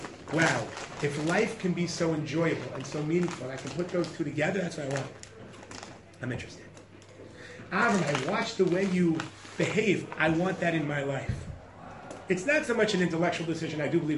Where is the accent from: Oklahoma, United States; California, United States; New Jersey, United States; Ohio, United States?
New Jersey, United States; Twin Rivers; Everywhere I go in the world, they call me … except for my hometown, Twin Rivers. They call me … Doesn't matter who. Why? I grew up there.